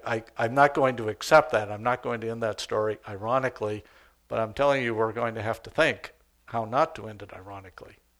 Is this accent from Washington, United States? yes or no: no; Arizona, United States; I'm from Arizona. We just had 1 million acres burn.